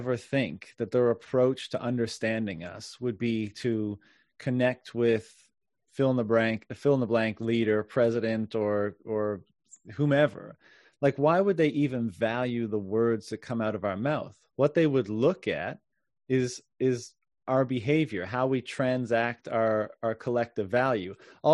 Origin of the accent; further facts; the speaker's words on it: Canada; born there; the reason why I'm speaking English now is because I was born in Canada, right?